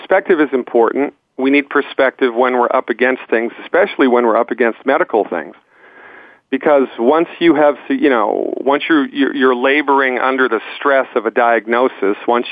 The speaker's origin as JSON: {"language": "English", "town": "Nantucket", "region": "Massachusetts", "country": "United States", "tie": "born or raised there", "said": "Well, I grew up born and raised in Nantucket Island, Massachusetts, did my pre-med undergrad work at the University of Massachusetts in Amherst, Massachusetts."}